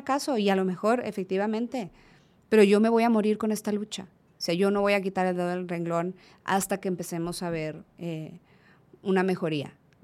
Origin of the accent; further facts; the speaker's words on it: Mexico; pues somos mexicanos y esto es nuestro